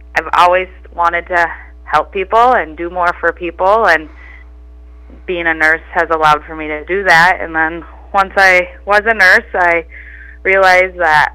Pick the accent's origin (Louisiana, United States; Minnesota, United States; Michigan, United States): Minnesota, United States; Ivanhoe; I grew up just over kind of in the Ivanhoe Porter area, down by the Marble Store, if you guys know where that's at. Went to high school in Ivanhoe.